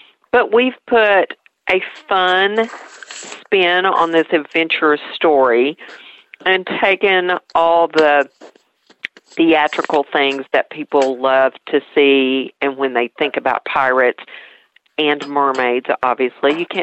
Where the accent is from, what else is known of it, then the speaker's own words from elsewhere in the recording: Tennessee, United States; accent: East Tennessee; Now, I don't know if you would think that from my East Tennessee accent